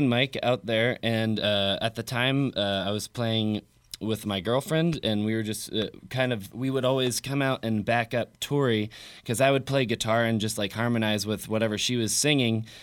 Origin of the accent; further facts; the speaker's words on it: West Allegheny, Pennsylvania, United States; I'm from West Allegheny. I went to West Allegheny growing up, graduated 2002.